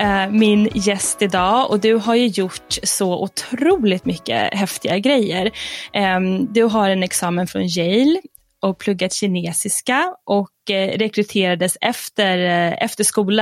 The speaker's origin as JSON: {"language": "Swedish", "town": "Stockholm", "region": "Stockholm County", "country": "Sweden", "tie": "born there", "said": "Och jag är faktiskt också född i Stockholm. Jag är säkert lite äldre än vad du är"}